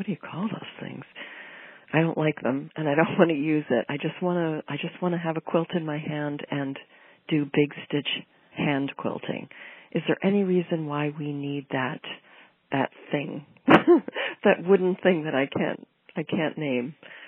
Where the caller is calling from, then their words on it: Maine, United States; I'm calling from Maine